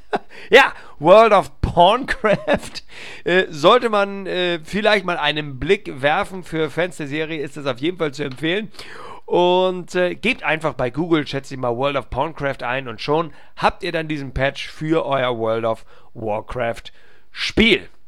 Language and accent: German; Hamburg, Germany; in meiner Heimatstadt Hamburg